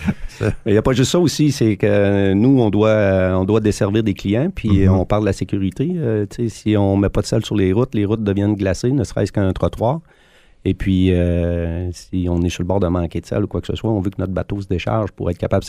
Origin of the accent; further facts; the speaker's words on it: Bécancour, Quebec, Canada; ils viennent se ressourcer chez nous à Bécancour.